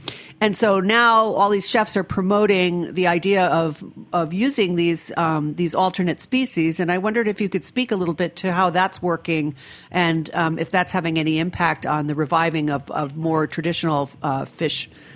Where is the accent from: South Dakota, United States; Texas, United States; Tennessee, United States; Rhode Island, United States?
Rhode Island, United States; I'm from Rhode Island originally.